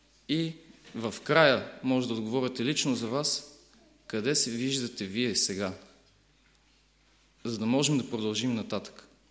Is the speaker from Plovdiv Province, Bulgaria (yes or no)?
no; Sofia, Sofia City, Bulgaria; като адвентисти много често и аз самия и моята църква, аз съм от София, там съм израснал, там съм роден